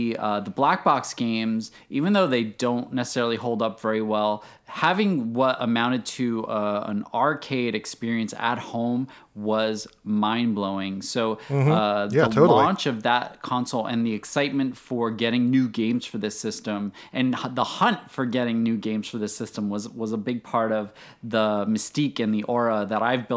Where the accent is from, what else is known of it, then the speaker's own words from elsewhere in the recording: New Jersey, United States; Well, I'm from New Jersey, and my mother knew I wanted this thing so bad